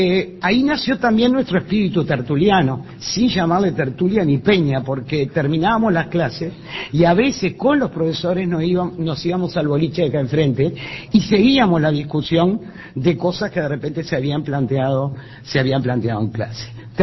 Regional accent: Uruguay; somos burócratas los uruguayos

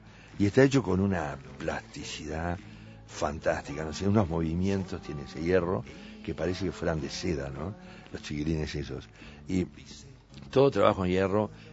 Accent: Juan Lacaze, Colonia, Uruguay; no solamente mi infancia, sino hasta los 20 años viví ahí, hasta los 23 viví en Juan Lacase.

